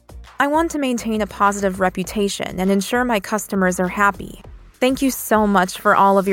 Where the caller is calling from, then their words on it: Seattle, Washington, United States; Hey, Chris … from Seattle.